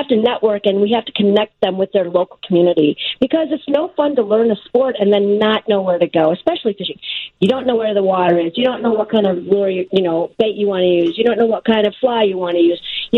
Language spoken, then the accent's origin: English; Midwest, United States; even though I grew up in the Midwest, I don't really like to catch and keep fish.